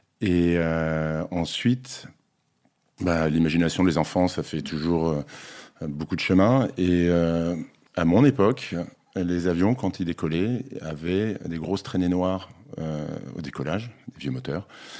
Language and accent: French; Gabon; Et j'ai grandi en Afrique, au Gabon donc, et mes grands-parents français habitaient en France